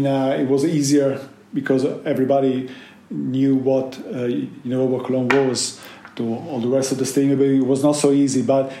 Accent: Liverpool, North West England, United Kingdom; we're from Liverpool.

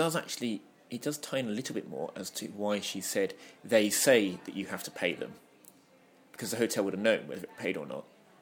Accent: United Kingdom; We're British.

